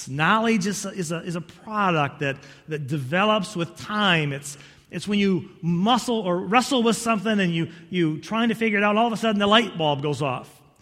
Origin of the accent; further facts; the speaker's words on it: Fremont, Michigan, United States; born there; In fact, I was born in Fremont, Michigan.